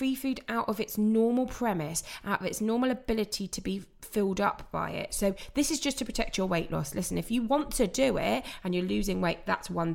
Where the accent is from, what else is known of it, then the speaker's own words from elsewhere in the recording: London, United Kingdom; I'm from London and we say lasagna.